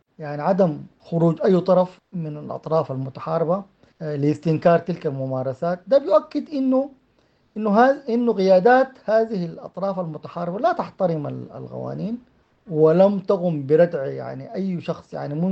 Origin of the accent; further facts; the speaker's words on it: Sudan; وبالتالي الآن نحن كسودانيين نطالب أن يمدد لهذه اللجنة